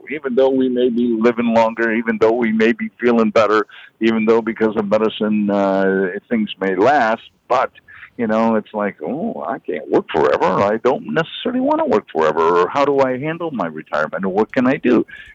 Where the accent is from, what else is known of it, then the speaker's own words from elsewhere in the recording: Wisconsin, United States; American Legion been a big part of my life, maybe a lot of people's lives, when I was growing up in Wisconsin.